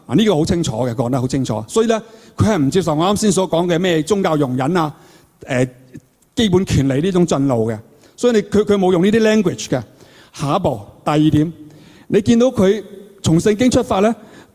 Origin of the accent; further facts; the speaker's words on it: China; 我哋作为一个中国人，作为中国公民